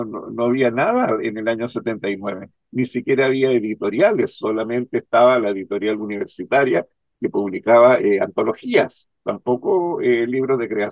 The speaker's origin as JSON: {"language": "Spanish", "region": "Valparaíso", "country": "Chile", "moved": "yes", "lives_now": "Santiago, Chile", "said": "recién llegado a Santiago, porque no te olvides que yo soy de Valparaíso. Así que cuando yo llegué en el año 79"}